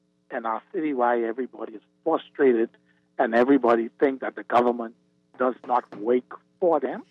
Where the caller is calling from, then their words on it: Cat Island, Bahamas; Aaron, I have, I'm a caller from Cat Island.